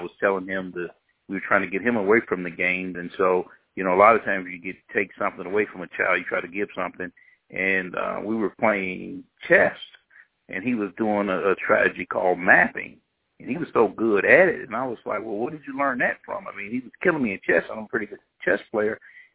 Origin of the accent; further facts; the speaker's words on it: Gary, Indiana, United States; growing up in the inner city, I grew up in Gary, Indiana, and shooting to school was just something that was a part of going to high school